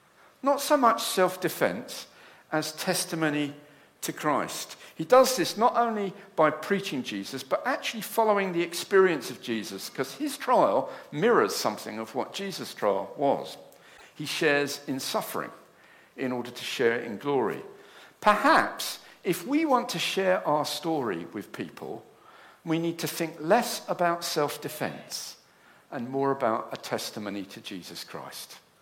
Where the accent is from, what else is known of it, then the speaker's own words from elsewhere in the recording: South East England, United Kingdom; I was brought up in Kent.